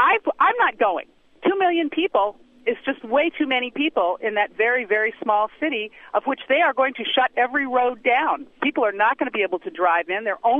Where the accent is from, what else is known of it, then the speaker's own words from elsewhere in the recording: Washington, District of Columbia, United States; I was raised in Washington, D.C.